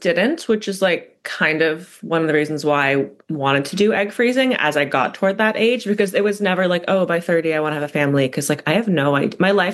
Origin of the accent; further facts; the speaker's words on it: Carmel, California, United States; I grew up in California. Do you know where Carmel is?